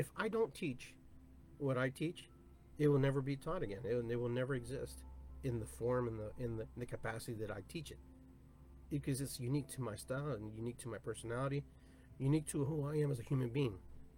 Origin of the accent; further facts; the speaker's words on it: Peru; also born or lived in South, United States; now in United States; I am from Peru. I am Latino. I am from the South.